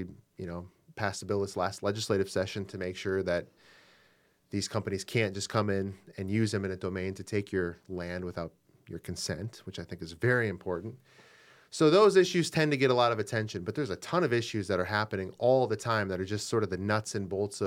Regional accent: Dell Rapids, South Dakota, United States; I was born in Yankton.

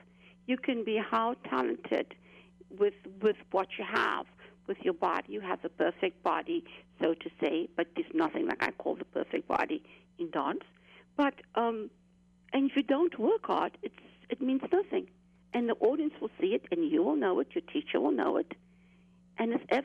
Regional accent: Cape Town, Western Cape, South Africa; My growing up in South Africa, in Cape Town, South Africa. I studied dance from the age of seven.

